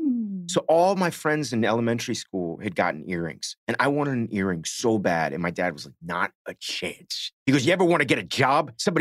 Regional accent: Miami, Florida, United States; I grew up in Miami, and back in the day, the University of Miami was like the best college football team in the country.

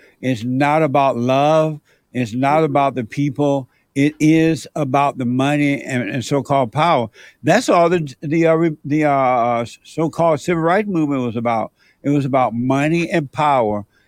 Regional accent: Alabama, United States; I did not know any liberals growing up in Alabama, and I did not know any Democrats.

